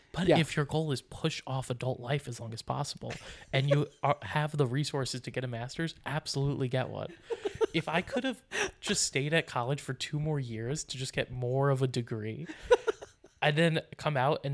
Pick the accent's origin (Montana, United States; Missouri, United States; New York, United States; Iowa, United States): New York, United States; now in Philadelphia, United States; I don't really want to live in Delaware. No shame to Delaware. I'm just from New York. I wanted to live in Philly.